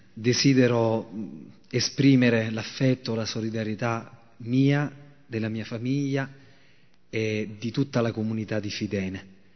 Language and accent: Italian; Catania, Sicily, Italy; visto che vengo da Catania, quindi da fin da piccolo ci conosciamo